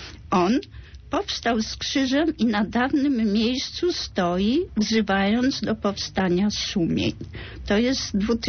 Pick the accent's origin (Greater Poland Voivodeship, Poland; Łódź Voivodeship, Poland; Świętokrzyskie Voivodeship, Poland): Greater Poland Voivodeship, Poland; Poznań; born there; jestem poznanianką z urodzenia, więc próbowałam scharakteryzować życie we własnym mieście